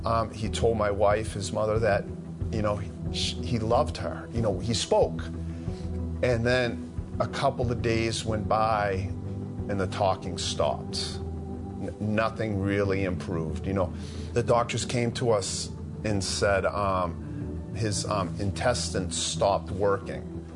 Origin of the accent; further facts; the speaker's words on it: Loudon, New Hampshire, United States; I'm from Loudoun, New Hampshire, and this is my son